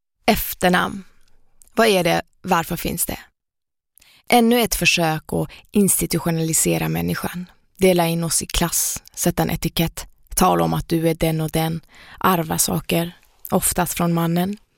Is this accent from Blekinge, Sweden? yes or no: no; Skåne, Sweden; accent: Scanian; now in Stockholm, Sweden; Min skånska försvann inom loppet av 2 dagar då ingen, och då menar jag verkligen ingen, i Stockholm kunde förstå vad jag sa.